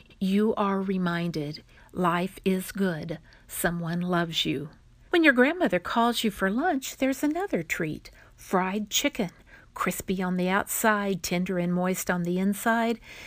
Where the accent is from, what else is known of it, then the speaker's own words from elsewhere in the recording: Cimarron, United States; from Cimarron.